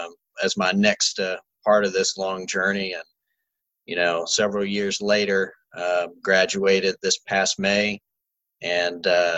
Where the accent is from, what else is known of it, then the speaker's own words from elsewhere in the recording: Memphis, Tennessee, United States; now in Arlington, United States; I'm actually from Memphis, Tennessee. Currently live in a little bit outside of Memphis in Arlington, Tennessee.